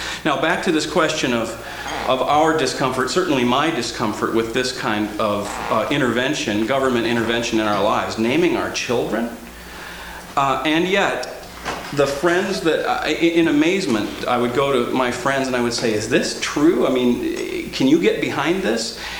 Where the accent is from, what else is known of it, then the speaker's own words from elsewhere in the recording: United States; I realized, my gosh, I'm really American. I went to Norway feeling as a Norwegian American that I was going kind of home